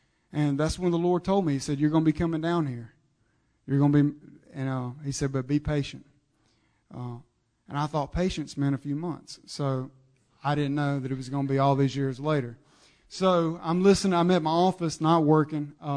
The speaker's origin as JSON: {"language": "English", "region": "Alabama", "country": "United States", "said": "and I'm from Alabama, the Bible Belt, you know, the heart of it."}